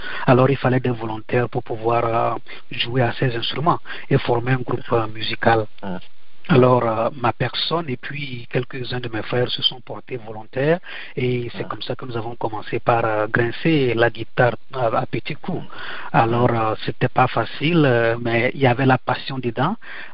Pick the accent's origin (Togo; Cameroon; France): Togo; now in United States; Je suis togolais d'origine, mais je vis aux États-Unis, plus précisément dans l'État de Maryland, dans le tout juste à côté de Washington D.C.